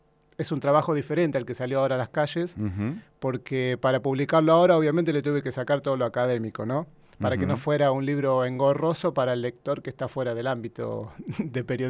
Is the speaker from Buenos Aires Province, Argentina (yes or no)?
yes; General Guido, Buenos Aires Province, Argentina; now in La Plata, Argentina; Cuando llegué a La Plata, yo no soy de La Plata, soy de General Guido, un pueblo chico a 200 kilómetros de acá.